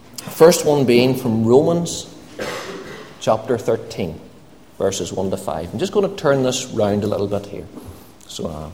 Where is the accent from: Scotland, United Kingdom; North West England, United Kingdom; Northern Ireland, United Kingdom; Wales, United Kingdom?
Northern Ireland, United Kingdom; Tandragee; From Tandragee, but not born in bed, born and bred in Tandragee. Originally from between Cookstown and Dungannon.